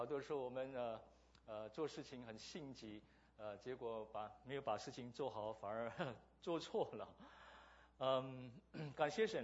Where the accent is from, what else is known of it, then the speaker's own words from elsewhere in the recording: Indonesia; 我是在印尼出生长大的